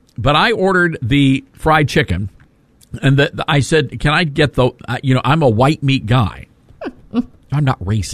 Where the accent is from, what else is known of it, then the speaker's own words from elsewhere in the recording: the South, United States; I'm from the South. I've never heard of you just deep frying half a bird.